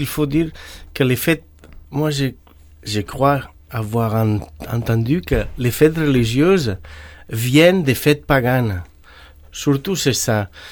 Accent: Barcelona, Catalonia, Spain; Chez nous, dans la Méditerranée, en Espagne, à Barcelone, il y a une grande tradition des arts de la rue, des fêtes populaires

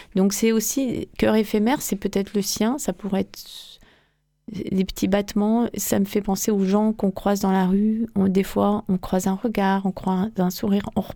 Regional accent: Brest, Brittany, France; Donc j'ai grandi là-bas et j'ai vécu jusqu'à mes 27 ans en Bretagne, donc je suis très bretonne.

